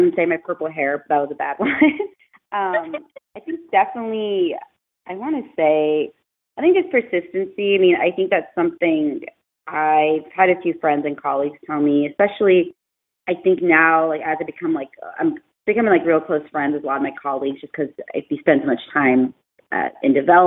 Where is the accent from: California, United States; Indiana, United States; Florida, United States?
California, United States; Walnut; I grew up in Inland Empire, which is like 20, 30 miles out from Los Angeles County. I grew up in a little city called Walnut, California